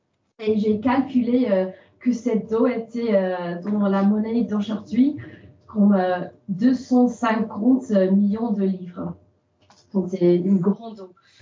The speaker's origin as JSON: {"language": "French", "region": "England", "country": "United Kingdom", "second_language": "French", "said": "vous avez remarqué mon accent. Comme Alice a dit, je suis postdoc de l'Angleterre dans le département français de l'Oxford."}